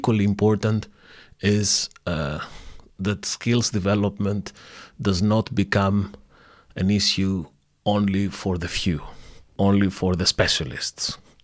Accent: Thessaloniki, Central Macedonia, Greece; English is a second language; It's an agency that is located to my hometown, Thessaloniki.

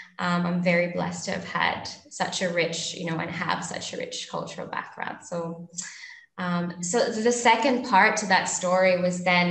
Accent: Philippines; also born or lived in Denmark; my parents are actually multicultural, so I grew up both in the Philippines and in Denmark, where my dad's from. And we spent most of the time in the Philippines, probably 9 months out of a year.

